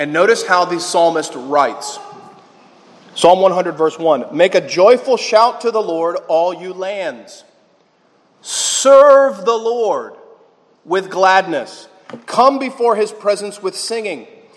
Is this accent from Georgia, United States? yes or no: yes; Atlanta, Georgia, United States; You know, I grew up in Metro Atlanta, and if you haven't spent any time in Metro Atlanta, I commend you.